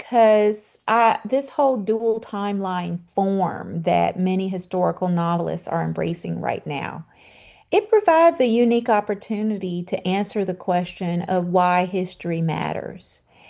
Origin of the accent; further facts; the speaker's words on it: Memphis, Tennessee, United States; moved away as an adult; now in Washington, D.C., United States; Well, I am a transplanted Southerner. I'm originally from Memphis, and I've lived in Washington, D.C. for over 25 years.